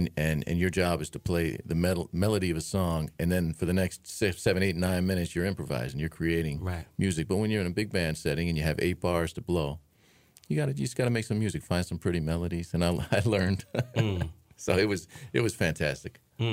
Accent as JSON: {"language": "English", "town": "New York City", "region": "New York", "country": "United States", "tie": "born or raised there", "also_born_or_lived": "Atlanta", "said": "I'm from New York. I'm born in New York City and grew up there and then moved upstate New York at a young age."}